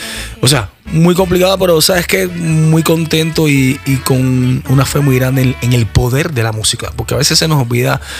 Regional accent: Cuba; ganarse un Grammy es complicado, no es fácil, y más siendo cubano. Nosotros estuvimos prohibidos siendo cubanos mucho tiempo poder ganar un Grammy.

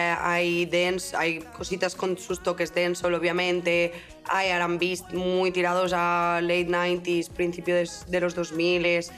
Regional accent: Spain; yo no soy pureza de nada, yo soy española

